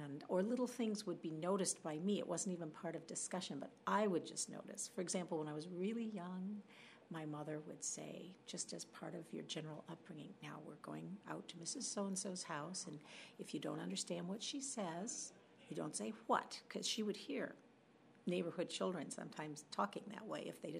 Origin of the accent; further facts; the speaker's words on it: Neenah, Wisconsin, United States; I was raised in Wisconsin, a little town called Neenah, which is actually a very beautiful town on Lake Winnebago.